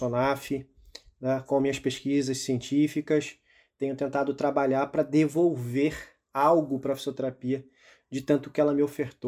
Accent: Rio de Janeiro, Brazil; E eu não tenho como não dizer agora que eu sou carioca, mas também sou nordestino, tá?

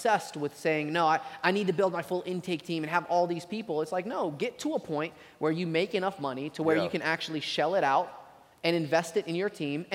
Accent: Dalton, Georgia, United States; I grew up in Dalton with a big Mexican population.

